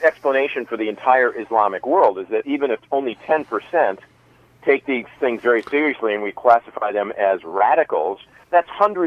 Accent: Wisconsin, United States; I grew up in Wisconsin, and I am a Packers fan.

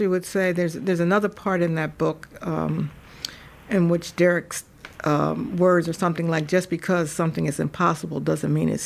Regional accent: Philadelphia, Pennsylvania, United States; I remember as a kid growing up in Philly

